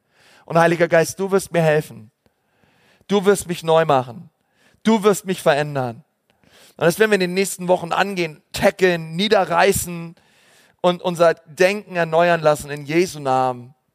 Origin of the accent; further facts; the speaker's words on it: Berlin, Germany; born there; Also ich bin geboren worden in Berlin, steht auf meinem deutschen Pass, Wohnort, hier Geburtsort Berlin